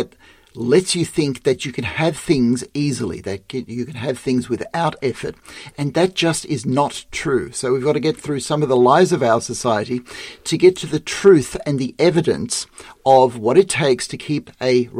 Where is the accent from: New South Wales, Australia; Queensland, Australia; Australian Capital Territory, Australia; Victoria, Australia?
New South Wales, Australia; Sydney; And I'm from Sydney, Australia.